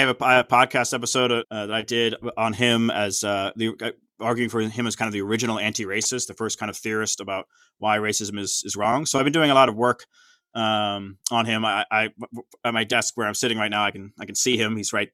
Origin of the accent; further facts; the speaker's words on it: Ireland; I'm like, oh, no, I'm just an Irish guy, but I love him.